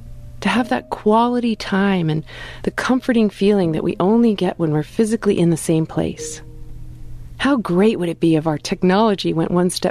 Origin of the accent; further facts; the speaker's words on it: Ohio, United States; now in Central Virginia, United States; I grew up in Northeast Ohio, and I now live in Central Virginia